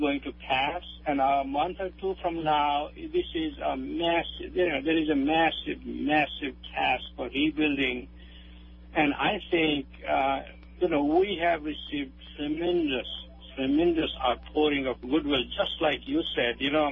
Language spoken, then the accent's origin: English; Nepal; I'm from Nepal, so if I do not talk to my brothers or my sisters for a long time